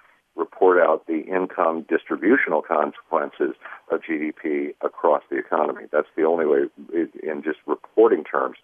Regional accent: California, United States; I grew up out there in Southern California and remember the Goldwater 64 campaign quite vividly

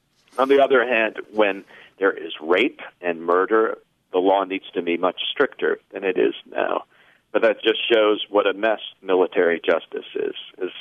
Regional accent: Ohio, United States; Robert Bales, who's the Marine from my home state of Ohio

